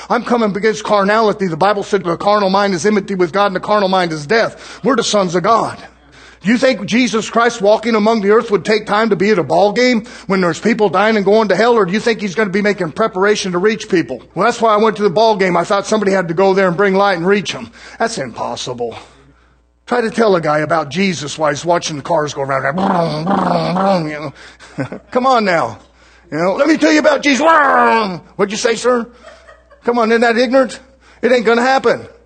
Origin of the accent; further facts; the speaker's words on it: United States; born there; Yeah, I'm thankful I was born in America.